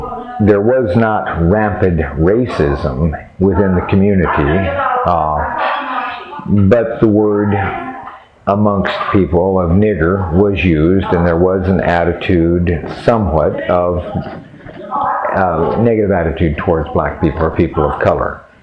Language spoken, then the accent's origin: English; San Francisco, California, United States; also born or lived in Santa Maria, California; and I was born in Santa Maria, California, and raised in San Francisco in 1944, the date of my birth.